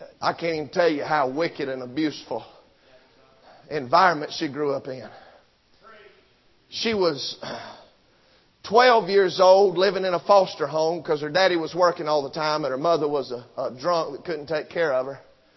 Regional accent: Sumter, South Carolina, United States; born there; I was born in Sumter, South Carolina, bless God.

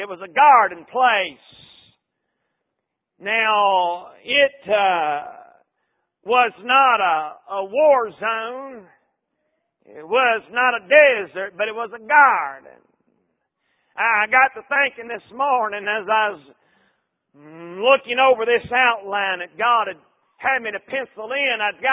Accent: Tennessee, United States; I was raised in Middle Tennessee out in a sort of a country setting, a country atmosphere.

